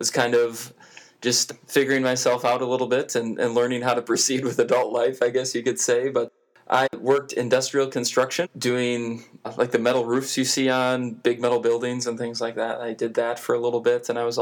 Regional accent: Illinois, United States; also born or lived in Minnesota; I was born in Minnesota and lived in central Illinois, northern Illinois, in several different towns all over the place there.

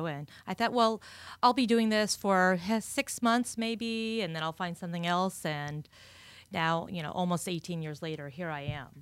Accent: Kentucky, United States; moved away; When I first moved down to Florida, I'm from Kentucky, I was teaching, and I was switching careers, and I didn't know what to do.

